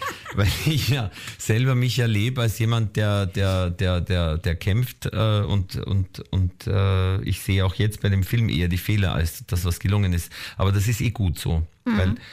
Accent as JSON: {"language": "German", "region": "Upper Austria", "country": "Austria", "tie": "born there", "said": "Und ich bin ja gebürtiger Oberösterreicher und das Mühlviertel ist die Gegend da an der Grenze zu Tschechien."}